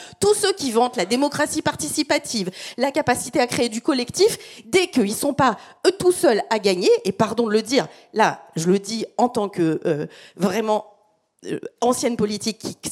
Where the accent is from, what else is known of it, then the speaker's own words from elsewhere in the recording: France; Et ben moi je suis française, du coup j'ai un peu la honte et j'aime pas du tout ça.